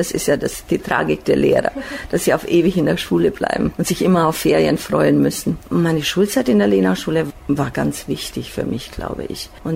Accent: Bisești, Banat, Romania; now in Germany; Ich bin in Rumänien geboren, in Banat, genau genommen in dem kleinen Dörfchen Bisești.

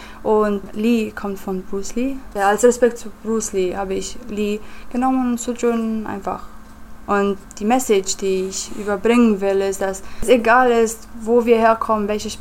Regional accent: Holzgerlingen, Baden-Württemberg, Germany; moved away as an adult; also born or lived in Sindelfingen; now in Timișoara, Romania; Ich komme aus Rumänien, aber komme auch aus Deutschland. Ich bin in Sindelfingen geboren und in Holzgerlingen aufgewachsen. Und seit 2007 lebe ich in Timișoara.

